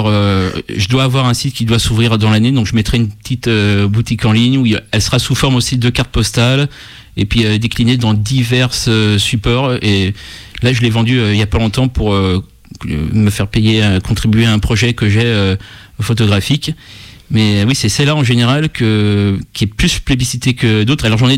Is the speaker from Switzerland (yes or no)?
no; France; en tant que bon français